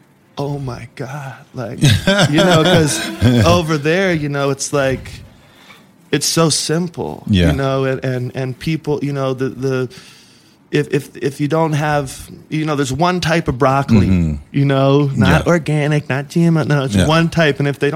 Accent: South Carolina, United States; But I'm from South Carolina. I never expected to like be influenced by India.

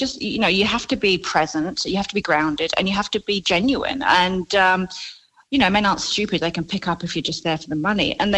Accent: London, United Kingdom; as a teenager, I used to go to France with my family because I'm from London

